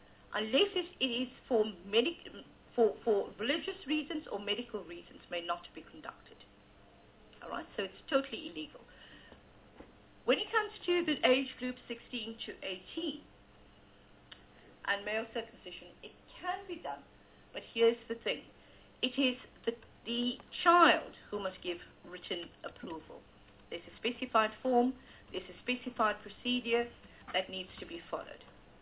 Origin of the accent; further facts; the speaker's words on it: Pretoria, Gauteng, South Africa; I come from Gauteng, Pretoria.